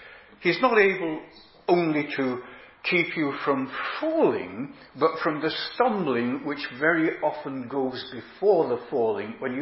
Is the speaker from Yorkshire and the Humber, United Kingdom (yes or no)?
yes; Huddersfield, Yorkshire and the Humber, United Kingdom; in my hometown, Huddersfield, that's Yorkshire.